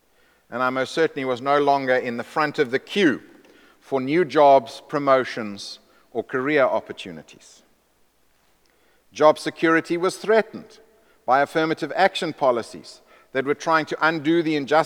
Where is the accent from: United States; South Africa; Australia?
South Africa; I was born in South Africa in 1963, and therefore grew up during the years of the apartheid regime. As a white male, I was at the forefront of advantage and privilege.